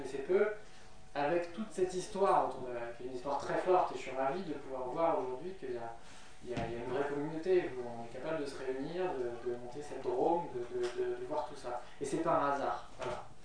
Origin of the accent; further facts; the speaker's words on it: Bourgogne-Franche-Comté, France; Mais après ils ont immigré vers la Bourgogne, donc j'ai une culture bourguignonne.